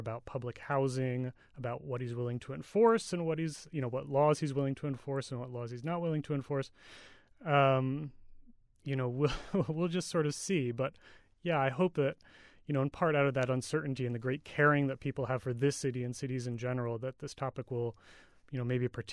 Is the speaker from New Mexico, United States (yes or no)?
no; Piscataway, New Jersey, United States; I grew up in Piscataway mostly and, a few blocks from the border with Plainfield.